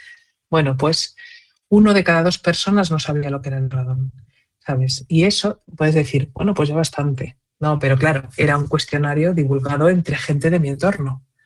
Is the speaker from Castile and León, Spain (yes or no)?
yes; Zamora, Castile and León, Spain; now in Barcelona, Spain; Yo soy de Zamora. Y bueno, ahora trabajo en Cataluña, en Barcelona, pero yo soy de Zamora y aún siendo zamorana, médico y tal